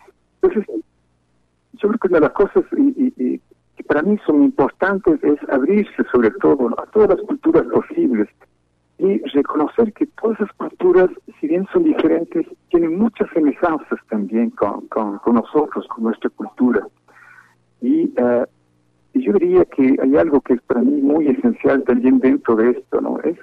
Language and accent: Spanish; Ecuador; now in Canada; utilizar la manera en que vivía en mi país, en Ecuador, donde mis relaciones familiares eran muy fraternas, eran muy cercanas.